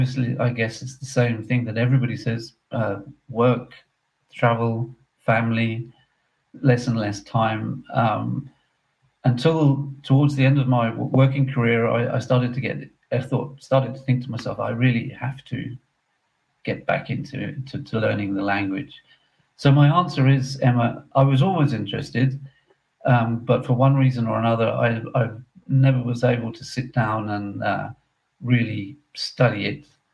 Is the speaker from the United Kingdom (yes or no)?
yes; England, United Kingdom; And when growing up in England